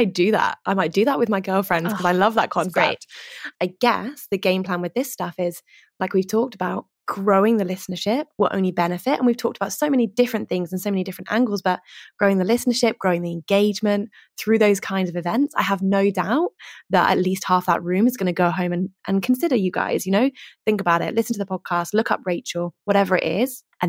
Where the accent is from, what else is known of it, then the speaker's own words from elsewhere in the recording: United Kingdom; accent: British; I don't think I have that with my British accent.